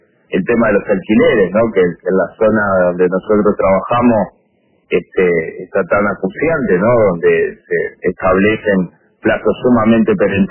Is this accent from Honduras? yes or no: no; Uruguay; nuestra vida como pueblo uruguayo